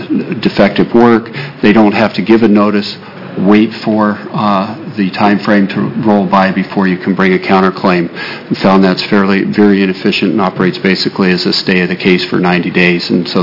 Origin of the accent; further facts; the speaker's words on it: Eugene, Oregon, United States; I'm an attorney from Eugene